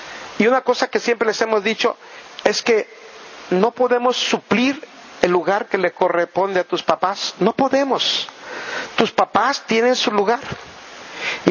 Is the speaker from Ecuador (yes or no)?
no; Mexico; Otra cosa más que no podemos cambiar es nuestra raza. Somos mexicanos, nos distinguimos como mexicanos, se nos nota que somos mexicanos. No podemos cambiar nuestra herencia nacional.